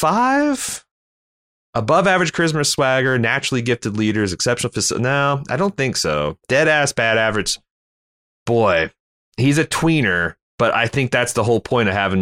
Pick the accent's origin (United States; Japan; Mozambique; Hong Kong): Hong Kong; born there; He's been cranking out this shit since I was born in Hong Kong.